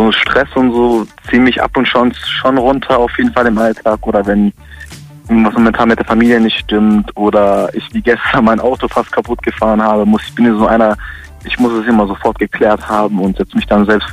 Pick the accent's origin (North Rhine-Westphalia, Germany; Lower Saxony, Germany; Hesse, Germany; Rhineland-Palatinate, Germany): Rhineland-Palatinate, Germany; Trier; ich bin 19 Jahre alt und komme aus Trier.